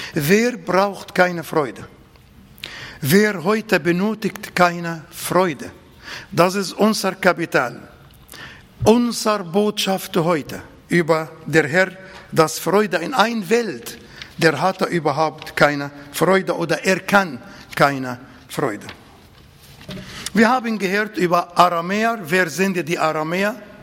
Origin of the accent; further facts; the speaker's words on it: Egypt; ich komme aus Ägypten.